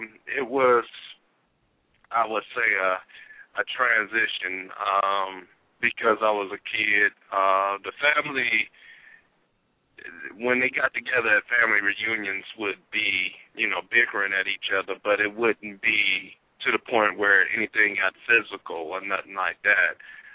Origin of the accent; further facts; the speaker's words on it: Los Angeles, California, United States; also born or lived in Cleveland, United States; I was born here in Cleveland. I was raised down in Los Angeles, California, down in Inglewood. And I bounced all around in Los Angeles. I stayed in Long Beach. I stayed in Inglewood. I stayed in Watts.